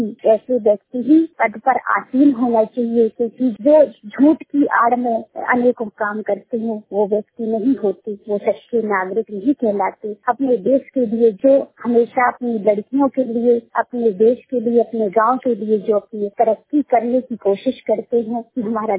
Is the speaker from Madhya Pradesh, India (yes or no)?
yes; Gwalior, Madhya Pradesh, India; now in Jabalpur, India; मैं जिला ग्वालियर की रहने वाली हूँ और ये सेकेंड ईयर मैं मानकुमार बाई जबलपुर से कर रही हूँ।